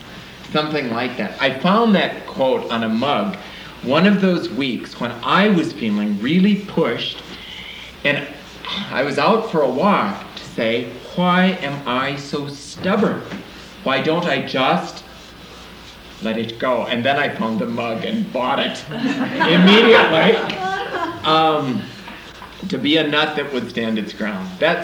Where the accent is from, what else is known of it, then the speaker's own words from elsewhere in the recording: New Ulm, Minnesota, United States; I'm a pastor from New Ulm, Minnesota.